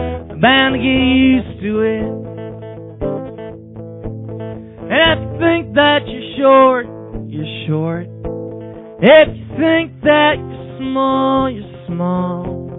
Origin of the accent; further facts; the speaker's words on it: West Fargo, North Dakota, United States; This is about the North Side, and I grew up in West Fargo.